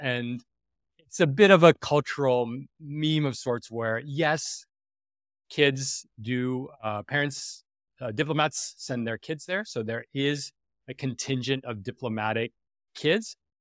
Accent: New York, United States; first language fr; I grew up in the East Village of New York, but I was raised speaking French. And so when I got to New York, to elementary school, I took English, ESL, English as a second language.

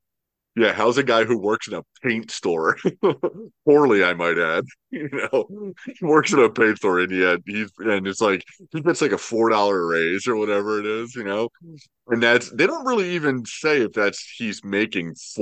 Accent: Browns Mills, New Jersey, United States; Yeah, I grew up in Browns Mills. Those are the true rednecks of South Jersey. Browns Mills.

